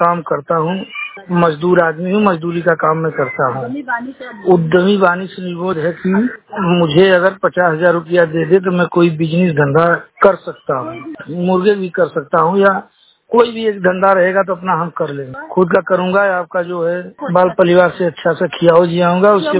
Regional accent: Diya, Uttar Pradesh, India; मैं दिया गांव का रहने वाला हूं, बाजार जमुआ है, जिला मिर्जापुर, थाना कछवा, पोस्ट निजरपुर, मझवा ब्लॉक है मेरा। मैं बहुत परिवार गरीब परिवार से हूं

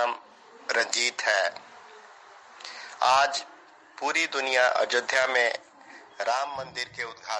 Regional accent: Siwan, Bihar, India; हमारे शहर सिवान में भी आज बहुत धूमधाम से यह उत्सव मनाया जा रहा है

